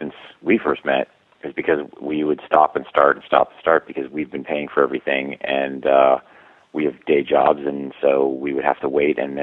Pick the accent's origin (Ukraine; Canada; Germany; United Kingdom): Canada; now in United States; my investigation led to me learning more about being Canadian, which I'd always dealt with living in the States since I have been here for about 25 years, and just constantly having to explain what being Canadian is.